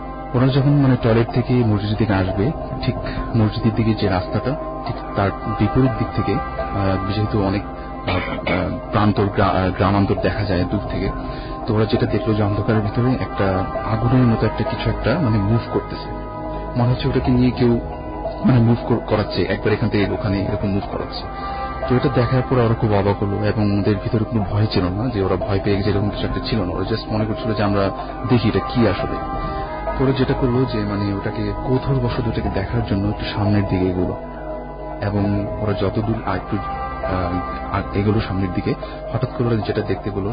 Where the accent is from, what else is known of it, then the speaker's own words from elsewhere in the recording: Dhaka, Dhaka Division, Bangladesh; আমি পুরান ঢাকা থেকে এসেছি